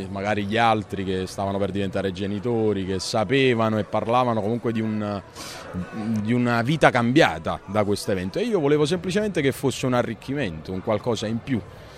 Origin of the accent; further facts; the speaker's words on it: Naples, Campania, Italy; c'è Napoli ovunque. Io sono contentissimo, che sono innamorato della mia terra